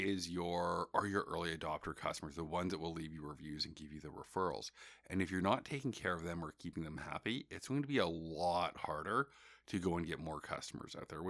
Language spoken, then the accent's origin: English; Toronto, Ontario, Canada; Well, I'm from Toronto, so I got to say the food.